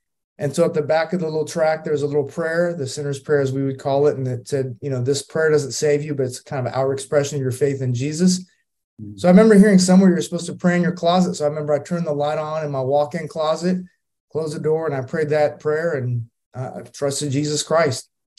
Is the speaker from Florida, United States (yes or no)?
no; Los Angeles, California, United States; also born or lived in Tokyo, Japan; I was born in Tokyo, Japan, and my dad moved to Los Angeles, California.